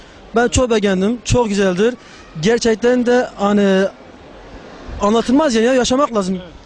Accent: Şanlıurfa, Turkey; Ama kendim geldim, gördüm, bir Urfalı olarak çok beğendim.

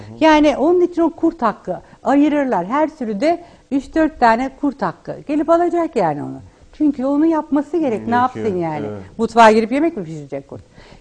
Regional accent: Aegean Region, Turkey; ben Ege'liyim. Ege'nin dağlarında ihmal edilmiş çok köy var.

